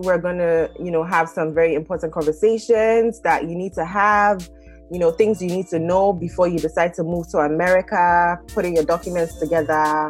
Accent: Ghana; I'm from Ghana and I went to high school in Tema International School, TIS.

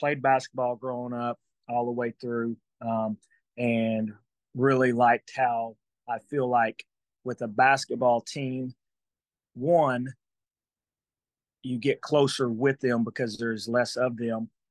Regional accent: Oklahoma, United States; growing up in Oklahoma, you knew Tulsa basketball. Even me being from the west side of the state, Tulsa basketball has always had a great tradition and history.

